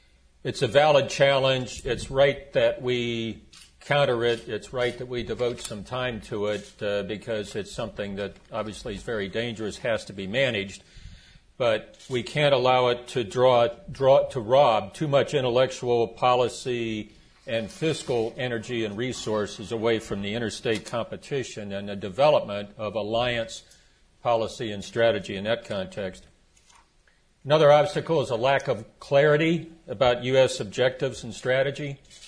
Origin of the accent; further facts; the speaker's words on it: United States; accent: American; I feel like I should apologize for my accent. It occurs to me I'm the only person up here without a record of ever having a residence in Australia. But you'll have to excuse my Americanisms here, Peter.